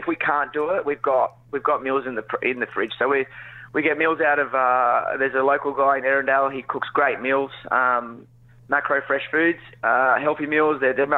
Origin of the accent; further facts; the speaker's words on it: Queanbeyan, New South Wales, Australia; We are from Queanbeyan. We love it.